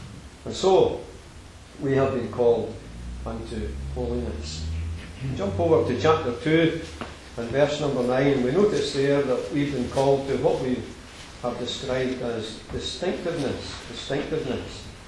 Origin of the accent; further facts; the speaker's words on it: Scotland, United Kingdom; We like to think perhaps that we're Scottish, and maybe some of you are thinking about the referendum that's coming off soon and what you're going to do there.